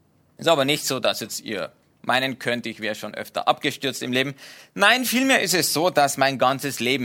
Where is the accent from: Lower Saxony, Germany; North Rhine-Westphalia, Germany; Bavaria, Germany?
Bavaria, Germany; Ich bin geboren und aufgewachsen in Niederbayern.